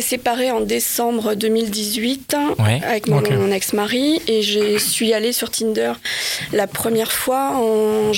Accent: Paris, Île-de-France, France; j'ai 49 ans, je suis parisienne

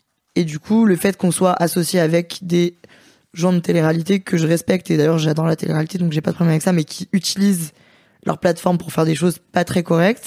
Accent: Lyon, Auvergne-Rhône-Alpes, France; Moi, je suis lyonnaise

